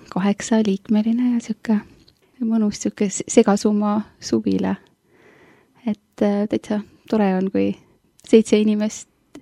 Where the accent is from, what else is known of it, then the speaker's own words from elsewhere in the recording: Kihnu, Pärnu County, Estonia; born there; ma olen sündinud Kihnu saarel